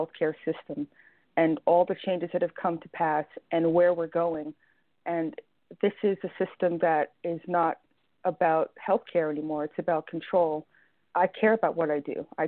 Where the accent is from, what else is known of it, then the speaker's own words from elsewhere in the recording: New York, United States; now in Atlanta, United States; I'm originally from New York.